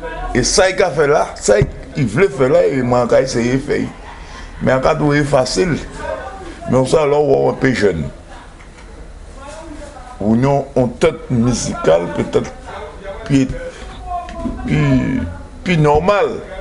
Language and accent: French; Baie-Mahault, Guadeloupe; born there; je suis né à Bimao, Guadeloupe.